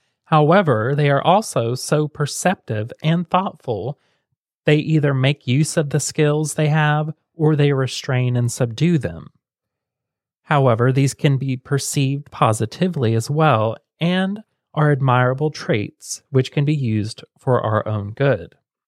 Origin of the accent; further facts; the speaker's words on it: Muncie, Indiana, United States; born there; I was born on September 28th, 1990 in Muncie, Indiana as well, in the same place Shane was